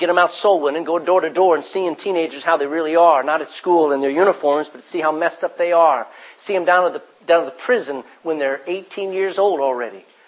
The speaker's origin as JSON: {"language": "English", "region": "Texas", "country": "United States", "said": "I'm a Texan. I don't speak the King's English, but I learned it because God wrote it."}